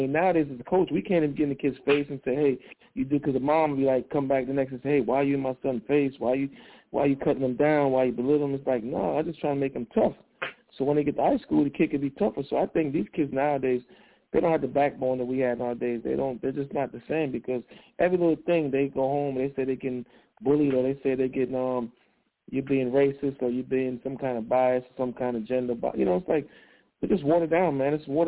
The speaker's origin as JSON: {"language": "English", "country": "Jamaica", "tie": "born or raised there", "said": "because growing up in Jamaica, you race and you lose."}